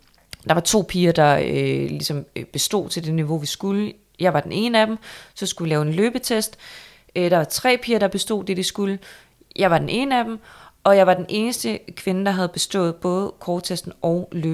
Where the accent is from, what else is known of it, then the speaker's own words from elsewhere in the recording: Capital Region of Denmark, Denmark; Jeg er også fra Vestegn, ja.